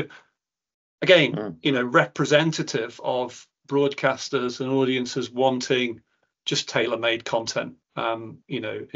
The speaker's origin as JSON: {"language": "English", "region": "Scotland", "country": "United Kingdom", "said": "I'm Scottish as well"}